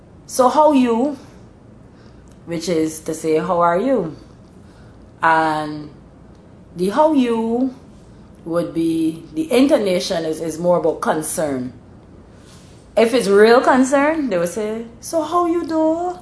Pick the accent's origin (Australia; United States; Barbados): Barbados; Saint Michael; born there; I was born in St. Michael, which is next door. Yes, of course, at the hospital. But seriously speaking, my mom's family was from the same St. Michael, not too far away from the hospital.